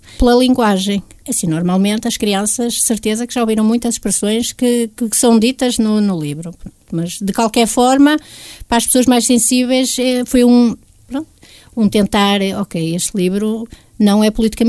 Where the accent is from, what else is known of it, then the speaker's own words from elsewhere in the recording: Galegos São Martinho, Braga, Portugal; e eu sou de Galego São Martinho.